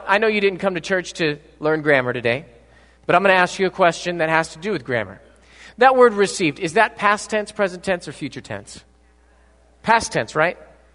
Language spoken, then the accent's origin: English; San Bernardino, California, United States; hold on a second, because I grew up in San Bernardino. At one point, my family was living in our car.